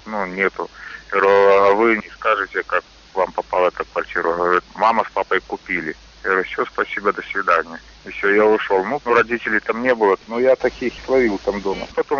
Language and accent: Russian; Soligorsk, Minsk Region, Belarus; Ну, я родился сам в Солигорске, да, и вырос, и жил там вместе с родителями